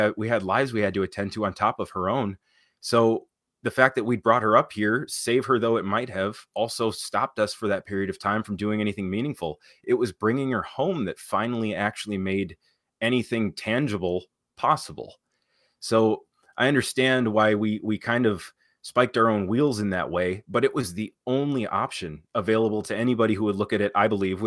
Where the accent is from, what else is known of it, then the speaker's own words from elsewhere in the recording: Wisconsin, United States; I'm from Price County.